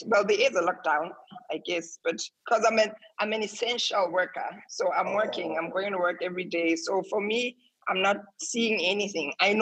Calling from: Saudi Arabia; I'm in Saudi Arabia.

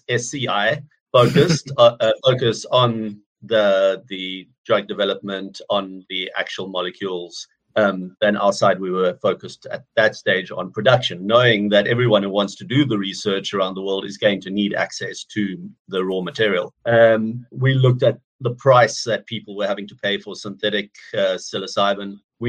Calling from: Cape Town, Western Cape, South Africa; I'm calling from Cape Town in South Africa.

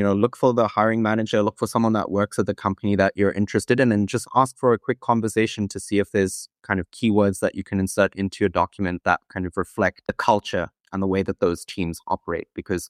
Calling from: New York, United States; I'm calling from New York today.

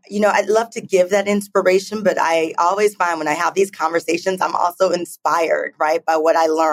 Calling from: San Francisco, California, United States; I'm dialing in from San Francisco.

